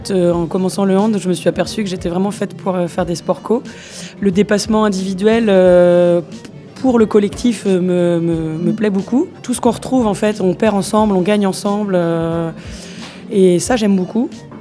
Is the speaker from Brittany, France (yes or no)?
yes; Rennes, Brittany, France; born there; Et je suis une néo-finistérienne, parce qu'à la base, je suis née à Rennes